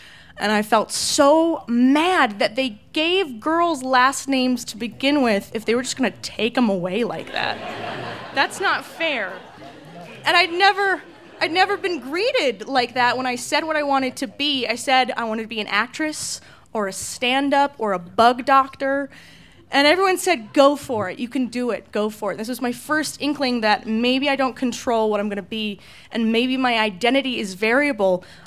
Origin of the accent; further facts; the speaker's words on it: California, United States; And I am from California, but I have few memories of living in California.